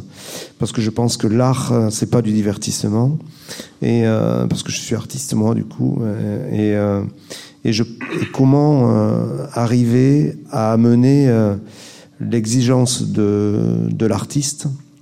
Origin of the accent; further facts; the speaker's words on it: Occitanie, France; now in Montpellier, France; parce que je suis originaire du Minervois, même si je vis depuis très longtemps à Montpellier.